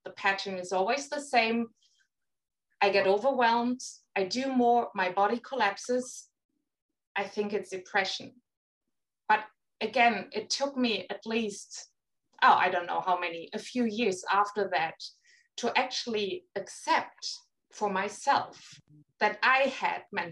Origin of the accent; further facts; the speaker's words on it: Germany; English is a second language; moved away as an adult; now in Sydney, Australia; So I'm from Germany originally, but I always knew I wanted to live abroad someday. And my husband had a chance 10 years ago. So we moved to Sydney. It was meant to be 4 years, but it's been 10.